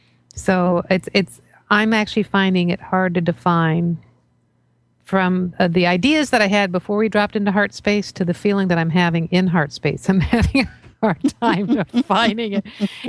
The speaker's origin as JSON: {"language": "English", "town": "Washington", "region": "District of Columbia", "country": "United States", "tie": "born or raised there", "said": "I grew up in Washington, D.C., and I have all brothers."}